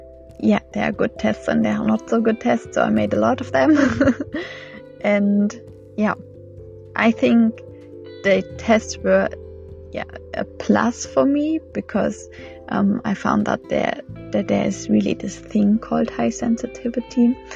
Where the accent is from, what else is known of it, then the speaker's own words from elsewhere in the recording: Germany; English is a second language; Today I record my second episode in English. For all newcomers, as you can hear, I'm not English, I'm German.